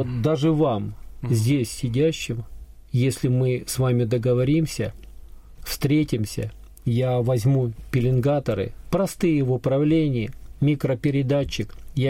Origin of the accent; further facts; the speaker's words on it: Korsakov, Sakhalin Oblast, Russia; born there; Потому что я родился на Сахалине, в городе Корсакове.